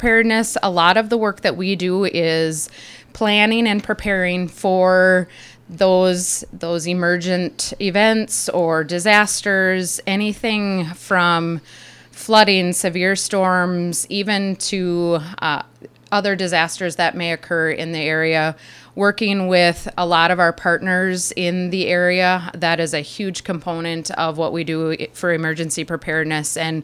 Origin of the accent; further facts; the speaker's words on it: Madison, United States; So I am originally from Madison. I grew up here, and my husband Darby is also from the area.